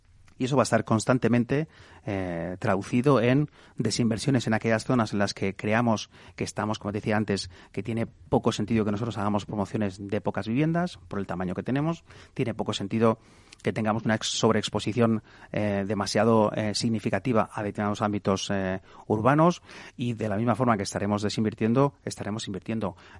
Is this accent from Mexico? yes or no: no; Murcia, Region of Murcia, Spain; Además, yo soy de Murcia, o sea que no puedo decir otra cosa.